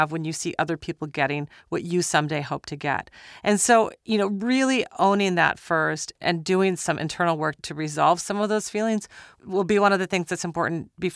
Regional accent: Minnesota, United States; I'm from Minnesota.

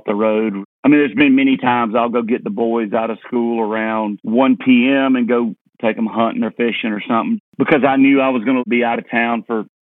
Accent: Leesburg, Georgia, United States; Yeah, well, I grew up in Leesburg, Georgia, right in town, but I could walk to cotton fields and peanut fields.

